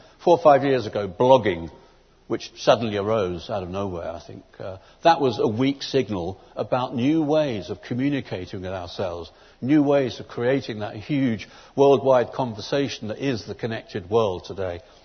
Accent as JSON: {"language": "English", "region": "London", "country": "United Kingdom", "said": "I come from London."}